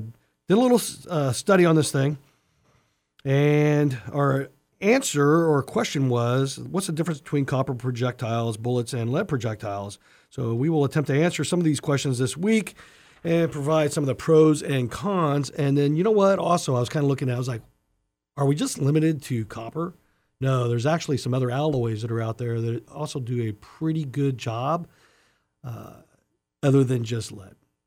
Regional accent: Idaho, United States; I remember growing up in Idaho.

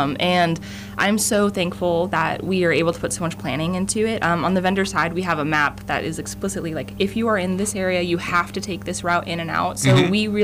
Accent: Fairbanks, Alaska, United States; someone heard I was from Fairbanks

